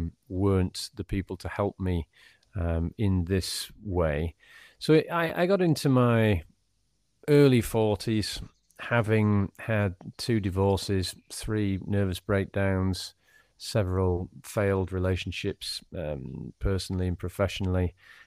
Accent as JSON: {"language": "English", "region": "Yorkshire and the Humber", "country": "United Kingdom", "also_born_or_lived": "Switzerland / London", "said": "I'm originally from Yorkshire in the United Kingdom, in the country of England, and I've been around a bit. I'm 47 now, spent a few years living in Switzerland, and in recent years I left England in, I was in London for 4 years"}